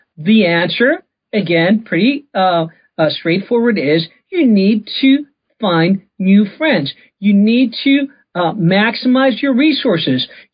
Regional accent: Greece; Well, born and raised in Greece

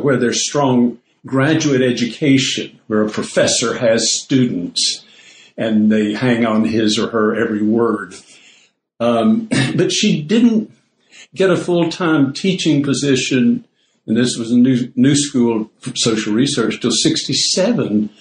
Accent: the South, United States; born there; I was born in the South, and in the era of the civil rights movement, that is, I came of age.

